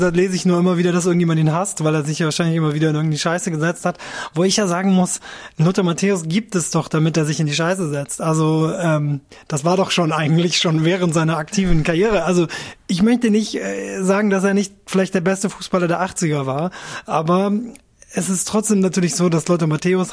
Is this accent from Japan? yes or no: yes; Japan; ich bin in Japan aufgewachsen